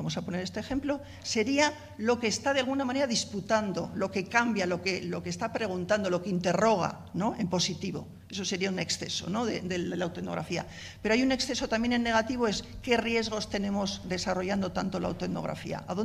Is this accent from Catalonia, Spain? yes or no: no; Basque Country, Spain; nosotras que somos del País Vasco, pensamos muy localizadamente.